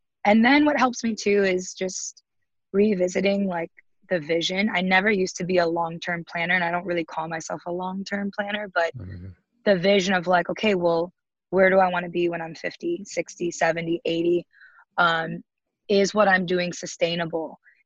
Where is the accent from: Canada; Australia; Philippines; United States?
Philippines; being a Filipino